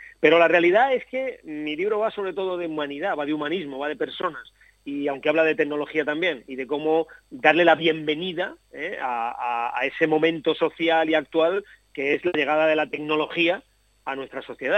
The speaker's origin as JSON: {"language": "Spanish", "town": "Aspe", "region": "Valencian Community", "country": "Spain", "said": "Compartiéndolo en mi pueblo, ¿no? Es lo que me une al pueblo, aunque me pille muy lejos casi todos los días de vosotros, ¿no?"}